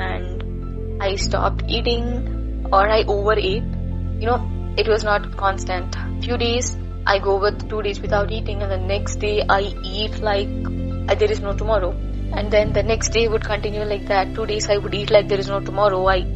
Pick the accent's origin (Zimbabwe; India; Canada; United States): India; Andhra Pradesh; I am from Andhra Pradesh